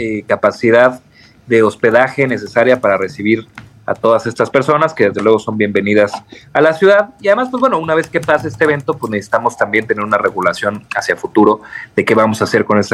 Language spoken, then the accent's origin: Spanish; Coyoacán, Mexico City, Mexico; yo soy también de Coyoacán